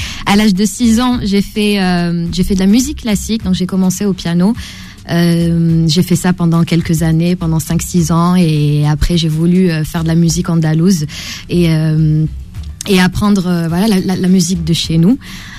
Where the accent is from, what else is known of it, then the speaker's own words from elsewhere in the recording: Algiers, Algiers Province, Algeria; j'ai grandi à Alger. Je suis née à Alger. Toute ma vie, je l'ai vécu à Alger. Et après, on est parti 42. Après, on est parti à Tipaza.